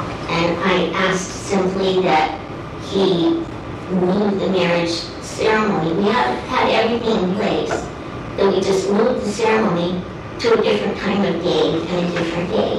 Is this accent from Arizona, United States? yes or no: yes; Tucson, Arizona, United States; I grew up in Tucson and have solid relationships with people from all walks of life